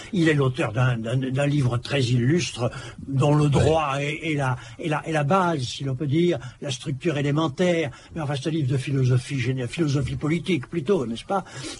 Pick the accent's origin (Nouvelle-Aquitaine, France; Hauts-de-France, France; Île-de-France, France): Nouvelle-Aquitaine, France; Bordeaux; j'avais des raisons en tant que bordelais